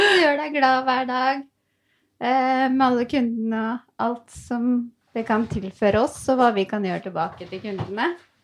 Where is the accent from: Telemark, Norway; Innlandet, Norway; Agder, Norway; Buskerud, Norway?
Buskerud, Norway; Tyristrand; jeg kommer fra Tyristrand, en liten bygd utenfor Hønefoss, som verdens peneste sted.